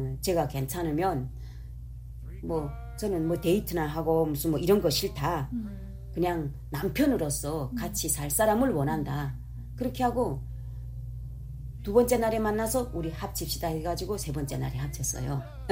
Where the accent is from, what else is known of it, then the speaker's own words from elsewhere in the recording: North Korea; 근데 저는 내가 북한 여자인데 그 고향은 밝히지 않는단 말이에요. 사이트에 그런 건 없어요. 그래가지고 내가 북한 사람인데 혹시 승인하겠는가 이게 우려돼가지고